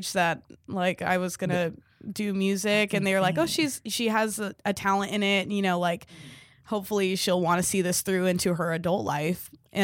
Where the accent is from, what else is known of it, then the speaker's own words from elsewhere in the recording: California, United States; I'm 26. I grew up in California.